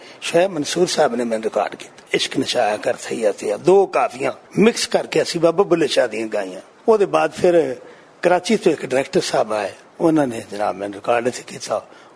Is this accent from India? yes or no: no; Kabula Sharif, Punjab, Pakistan; also born or lived in Kalu Ka; ਮੇਰਾ ਇਲਾਕਾ ਜ਼ਿਲ੍ਹਾ ਸਾਹਿਵਾਲ ਹੁੰਦਾ ਸੀ, ਹੁਣ ਪਾਕਪਤਨ ਡਿਸਟ੍ਰਿਕਟ ਪਾਕਪਤਨ ਬਣਿਆ। ਪਹਿਲੇ ਸਾਹਿਵਾਲ ਲੱਗਦਾ ਸੀ, ਕਬੂਲਾ ਸ਼ਰੀਫ ਦੇ ਨਾਲ ਇੱਕ ਗਾਉਂ ਹੈ, ਉੱਥੇ ਮੇਰੀ ਪੈਦਾਇਸ਼ ਹੋਈ, ਕਾਲੂ ਕਾ ਪਿੰਡ, ਉਸ ਜਗ੍ਹਾ ਤੇ ਮੇਰੀ ਪੈਦਾਇਸ਼ ਹੋਈ। ਉਹਦੇ ਬਾਅਦ ਫਿਰ ਕਬੂਲਾ ਸ਼ਰੀਫ ਅਸੀਂ ਆ ਗਏ